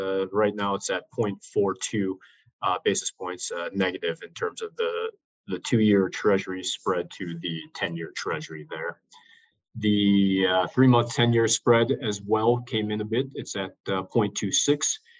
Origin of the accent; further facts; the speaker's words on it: Wisconsin, United States; now in California, United States; But growing up in Wisconsin, I remember that we would start the school year earlier if there was a lot of snow days in the preceding school year.